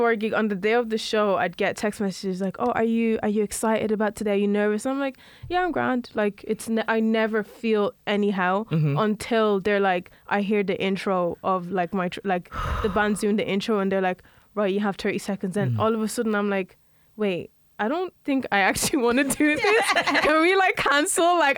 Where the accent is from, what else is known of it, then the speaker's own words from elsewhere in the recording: Balbriggan, Leinster, Ireland; went to school, like, very shy.